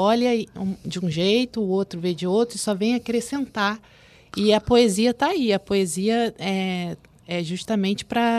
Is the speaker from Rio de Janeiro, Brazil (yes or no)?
yes; Paraty, Rio de Janeiro, Brazil; Eu tive uma infância assim, muito rica na parte de natureza, porque como eu nasci em Paraty, lá uma beleza exuberante